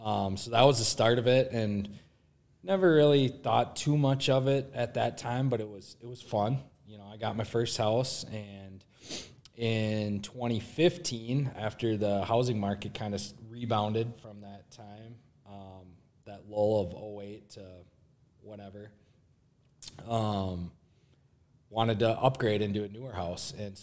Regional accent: Rochester, Minnesota, United States; born and raised in Rochester, yep, went to Holmes Elementary, which is now the Boys and Girls Club, and that was awesome.

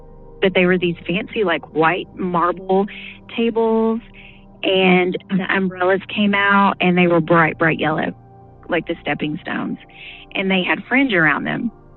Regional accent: Kentucky, United States; now in Tennessee, United States; I grew up in Kentucky, and I lived in a house which it was kind of out in the middle of nowhere.

